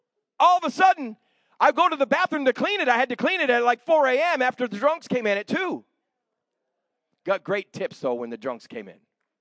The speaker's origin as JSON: {"language": "English", "town": "Gardner", "region": "Massachusetts", "country": "United States", "said": "I'm from New England, so I'm not from here. So I'm not talking around here. I'm talking way up in Gardner, Massachusetts."}